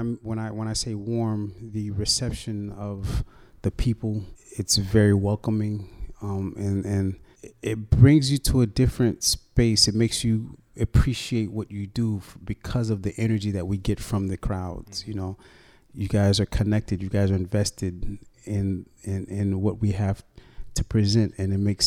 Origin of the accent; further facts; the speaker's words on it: Miami, Florida, United States; born there; I wasn't born in Haiti. I was born in Miami. My mom and dad are from Haiti.